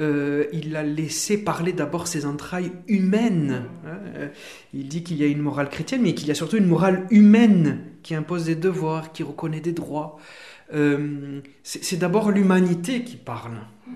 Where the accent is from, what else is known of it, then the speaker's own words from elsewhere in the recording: Toulouse, Occitanie, France; born there; je suis toulousain de naissance, mais aussi de cœur